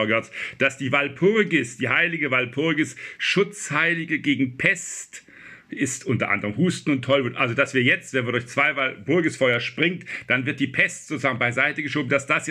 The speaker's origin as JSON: {"language": "German", "region": "Southern Germany", "country": "Germany", "said": "Aber ich komme ja auch aus Süddeutschland"}